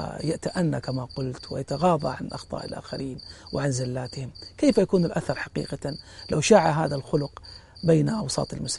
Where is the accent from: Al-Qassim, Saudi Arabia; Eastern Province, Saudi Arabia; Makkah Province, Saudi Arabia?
Makkah Province, Saudi Arabia; Jeddah; ليس فقط في مدينتي كمدينة جدة،